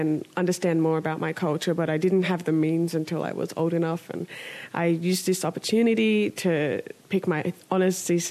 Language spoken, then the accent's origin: English; Australia; born there; I was born in Australia in 1995.